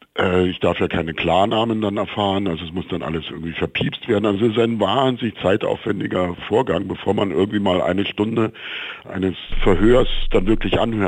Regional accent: West Germany, Germany; Das wusste ich, ich bin Westdeutscher, in dem Maße überhaupt nicht.

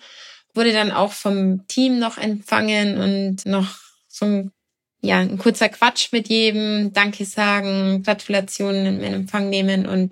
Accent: Eichstätt, Bavaria, Germany; da fährt jetzt eine Eichstätterin

